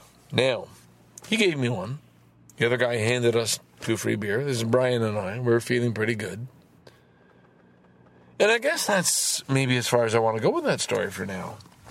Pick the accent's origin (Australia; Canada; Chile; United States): Canada; Valleyfield, Quebec; I know that because I'm from Valleyfield.